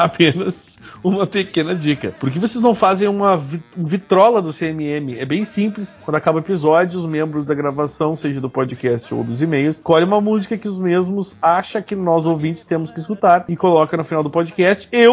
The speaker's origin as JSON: {"language": "Portuguese", "town": "Brasília", "region": "Federal District", "country": "Brazil", "said": "e sou de Brasília."}